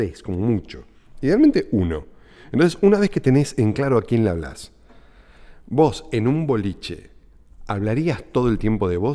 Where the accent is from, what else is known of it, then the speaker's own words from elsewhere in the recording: Buenos Aires, Argentina; yo soy de Flores, nativamente.